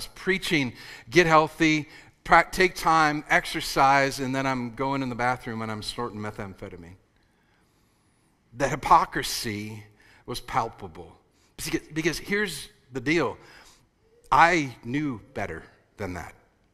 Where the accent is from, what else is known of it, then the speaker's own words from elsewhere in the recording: Minnesota, United States; now in Dallas, United States; Here's the problem, though. I'm from Minnesota originally. You know, I get kind of mixed up, but it's great to be back in the Midwest.